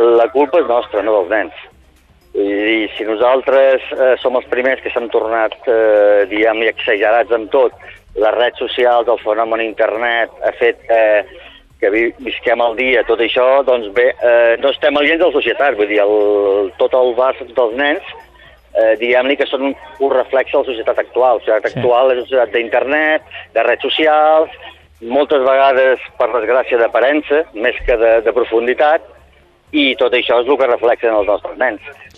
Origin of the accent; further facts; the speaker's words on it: Cambrils, Catalonia, Spain; jo soc de Cambrils, un poble petit, un poble clarament... No cal dir-ho, per a mi el més bonic del món.